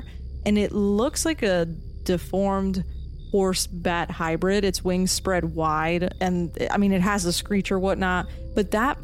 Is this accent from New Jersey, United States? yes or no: yes; New Jersey, United States; So to me, I grew up in Jersey. I've heard of the Jersey Devil